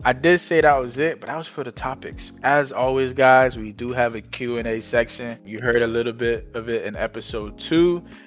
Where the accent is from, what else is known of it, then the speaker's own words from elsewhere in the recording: England, United Kingdom; Soccer, and it's my home country, football.